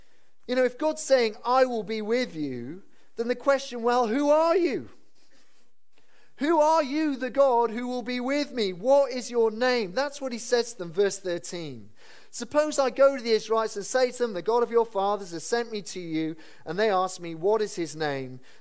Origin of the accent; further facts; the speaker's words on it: Wales, United Kingdom; I'm constrained to being a Welsh male who's constantly disappointed by the Welsh rugby team.